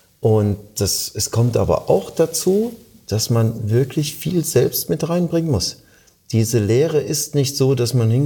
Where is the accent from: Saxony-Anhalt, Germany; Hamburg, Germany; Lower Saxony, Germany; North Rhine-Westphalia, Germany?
Saxony-Anhalt, Germany; Halle; born there; now in Baden-Baden, Germany; ich komme gebürtig aus dem Osten Deutschlands, aus Halle-Saale, und bin dann ins 750 Kilometer entfernte Baden-Baden gegangen